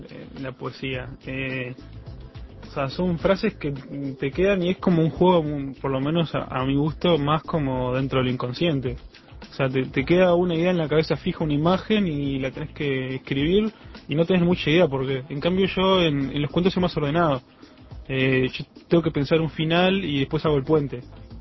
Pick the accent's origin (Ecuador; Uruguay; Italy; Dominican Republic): Uruguay; moved away; Yo me considero más uruguayo que mucha gente, sin gustarme el mate ni nada de eso, ¿no? Pero por el hecho de haber vivido en varios países